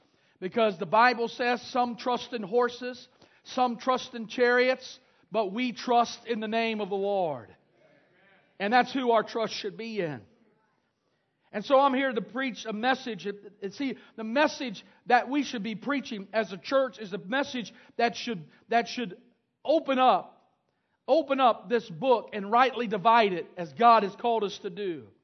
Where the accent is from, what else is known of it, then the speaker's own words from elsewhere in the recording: United States; I'm an American. I take pride in being an American.